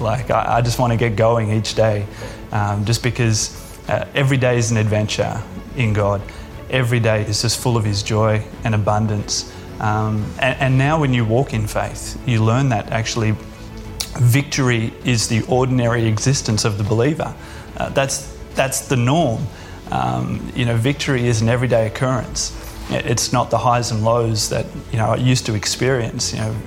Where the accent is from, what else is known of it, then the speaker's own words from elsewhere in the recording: Brisbane, Queensland, Australia; and I'm from Brisbane, Australia.